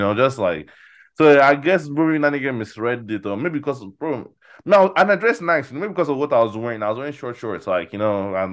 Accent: Dallas, Texas, United States; oh, yeah, man, I'm from Dallas, nice to meet you

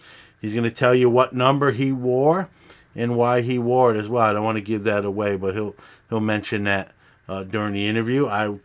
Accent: Brooklyn, New York, United States; I'm also from Brooklyn, but he was there a lot longer than me.

